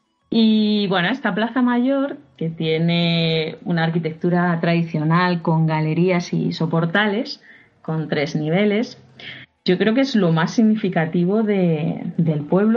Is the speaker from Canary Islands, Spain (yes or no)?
no; Salamanca, Castile and León, Spain; a mí siempre me gusta cuando voy a diferentes sitios o aquí en Madrid sacarle alguna miajita de comparación con mi ciudad